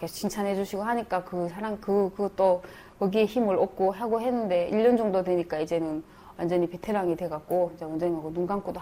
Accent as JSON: {"language": "Korean", "country": "North Korea", "lives_now": "South Korea", "said": "내가 저쪽에 탈북민이라는 거를 감춰고"}